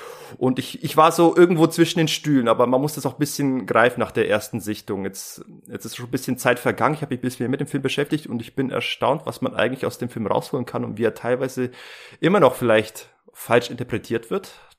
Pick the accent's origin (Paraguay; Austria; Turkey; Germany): Germany